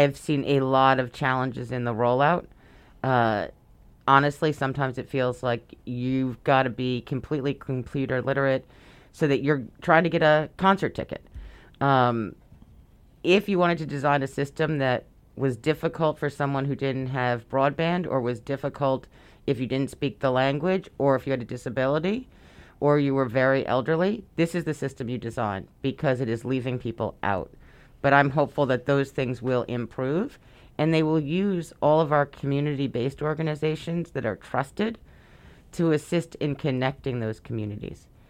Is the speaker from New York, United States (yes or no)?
yes; Brooklyn, New York, United States; So I was born and raised in Brooklyn.